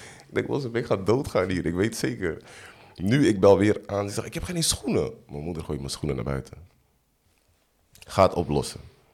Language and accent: Dutch; Amsterdam, North Holland, Netherlands; Ik ben geboren in de Bijlmer, Ganzenhoef. Ik heb daar vanaf 0 tot en met 7 jaar gewoond.